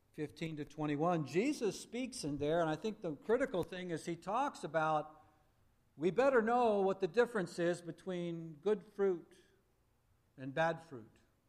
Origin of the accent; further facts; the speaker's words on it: West Coast, United States; I like forests, and I like hills and mountains, too, because, you know, I was raised in the West Coast.